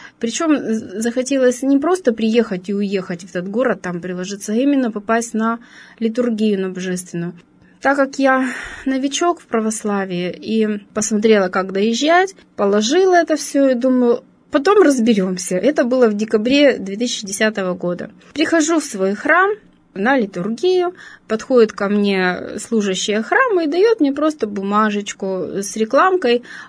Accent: Urals, Russia; я родилась на Урале и всю жизнь здесь живу.

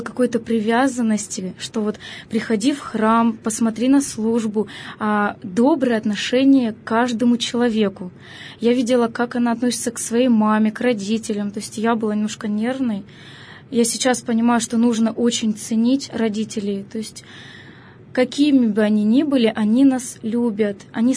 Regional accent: Dalmatovo, Kurgan Oblast, Russia; born there; Я родилась в городе Долматово Курганской области, где сейчас существует и действует наш замечательный Свято-Успенский Долматовский мужской монастырь.

